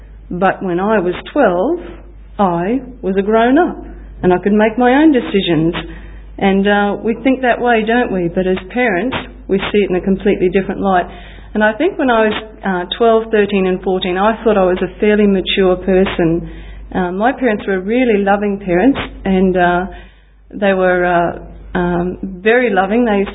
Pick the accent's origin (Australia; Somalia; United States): Australia; Maryborough, Queensland; born there; I was born in Maryborough in Queensland, which is about 4 hours drive up from Brisbane, for any of those who are not sure where that is.